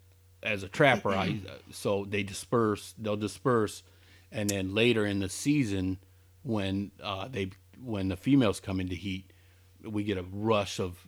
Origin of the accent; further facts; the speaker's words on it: Granger, Indiana, United States; And I grew up in Granger, so St. Joe Farms is right down the road.